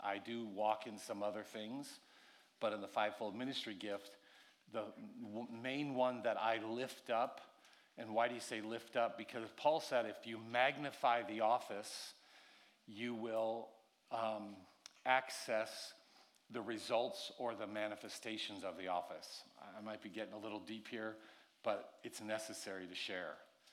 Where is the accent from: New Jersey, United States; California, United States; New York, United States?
California, United States; also born or lived in Hawaii; now in Idaho, United States; Obviously, you can hear I'm not from this region. I'm from California and Hawaii. We live right now part-time in Idaho